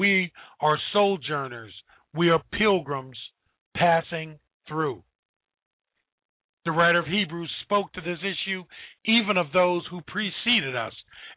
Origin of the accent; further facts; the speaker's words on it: Ohio, United States; born there; meaning I was born in Ohio, America, and we want to make this a Christian nation